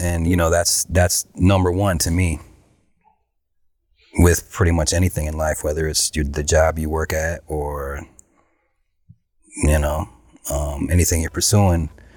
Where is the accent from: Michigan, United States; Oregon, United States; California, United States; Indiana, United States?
Michigan, United States; Lansing; I'm from Lansing, Michigan.